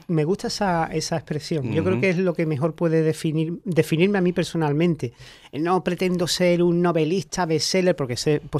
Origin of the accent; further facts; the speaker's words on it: Cádiz, Andalusia, Spain; De hecho, creo que somos varios autores de Cádiz que nos dedicamos al género negro